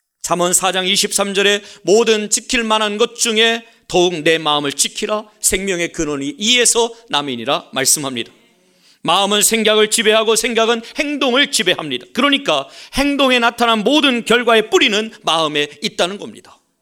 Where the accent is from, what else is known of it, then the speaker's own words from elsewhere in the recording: Chungcheong, South Korea; 제가 충청도 사람이니까 이분들을 뭐 얘기하는 게 아니라